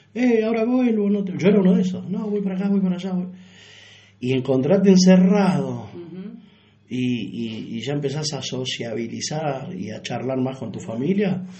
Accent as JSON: {"language": "Spanish", "region": "San Luis", "country": "Argentina", "said": "Soy puntano, uh-huh, lo aclaro porque para muchos soy el porteño, no soy puntano, nací en el Policlínico Regional. Y sí, estuve muchos años trabajando en Buenos Aires. Uh-huh. Trabajé en Buenos Aires, venía a San Luis"}